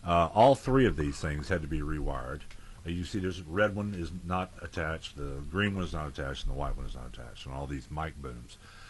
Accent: Louisiana, United States; when I grew up, where I grew up in Southwest Louisiana, as a kid back in the 60s and 70s

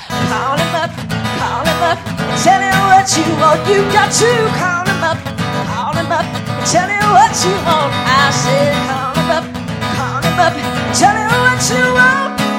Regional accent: Rockmart, Georgia, United States; Listen, I'm from Rockmart, Georgia, but I have great ties to Hiram.

